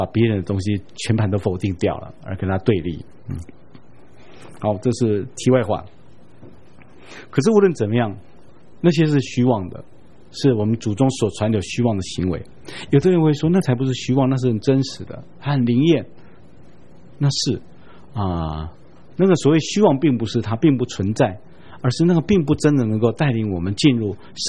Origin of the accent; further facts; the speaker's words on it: Taiwan; 像我们台湾人的神明，拜的神明几乎全部都是人